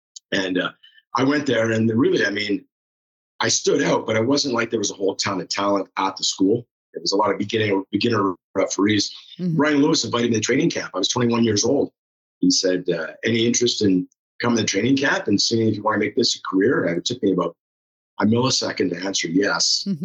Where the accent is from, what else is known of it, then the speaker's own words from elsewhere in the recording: Montreal, Quebec, Canada; growing up in Montreal, it's kind of tough not to be involved in hockey.